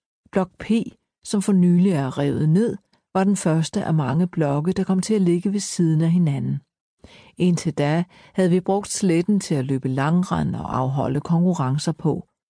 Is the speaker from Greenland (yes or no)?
yes; Nuuk, Sermersooq, Greenland; Min barndomsby er stadig Godthåb, ikke Nuuk. Jeg blev født i 1956 på det gamle sygehus nede ved kolonihavnen, i det der nu er den gamle bydel